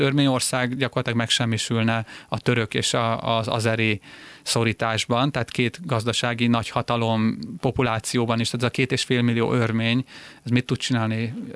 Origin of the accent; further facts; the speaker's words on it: Hungary; amikor említettem stoppolásaim során, hogy én magyar vagyok